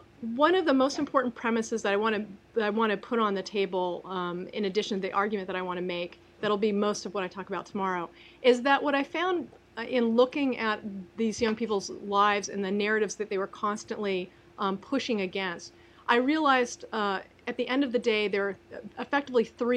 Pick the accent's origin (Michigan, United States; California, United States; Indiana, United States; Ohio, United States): California, United States; which I'm originally from California